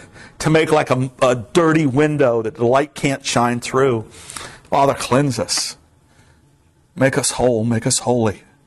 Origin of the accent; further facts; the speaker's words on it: Florida, United States; I certainly would not have picked going to Vermont. I'm from Florida.